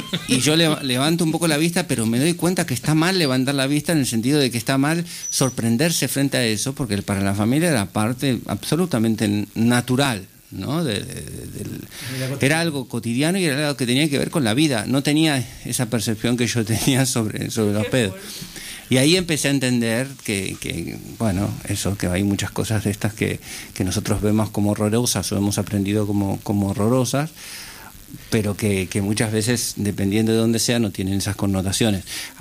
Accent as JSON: {"language": "Spanish", "country": "Argentina", "said": "por lo menos para mí, como argentino."}